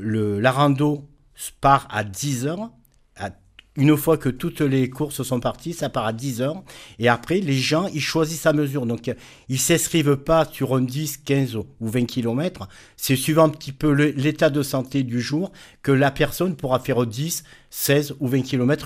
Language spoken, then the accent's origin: French; Auvergne-Rhône-Alpes, France; Alors, chez nous, chez nous, en Ardèche, ça monte et ça descend.